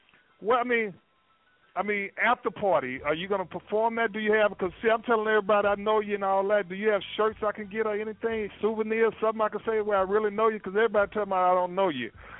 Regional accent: Houston, Texas, United States; I'm from Houston, baby.

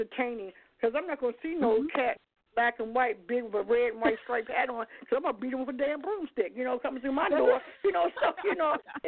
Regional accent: Baltimore, Maryland, United States; She told you she was from New Jersey, and I'm from Baltimore originally.

